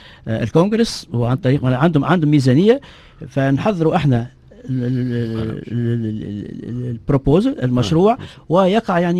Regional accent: Tunisia; احنا في تونس تقريبا عندنا 500 مخبر بحث في تونس

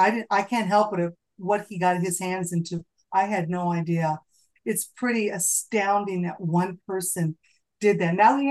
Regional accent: San Diego, California, United States; I grew up in San Diego. We had some tuna fishermen here, and we just didn't have farms here that I knew about.

